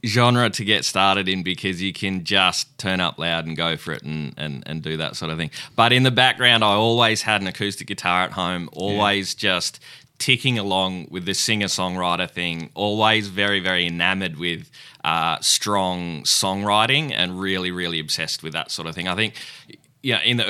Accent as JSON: {"language": "English", "region": "Victoria", "country": "Australia", "tie": "born or raised there", "said": "I'm from the Mornington Peninsula, particularly grown up around that area"}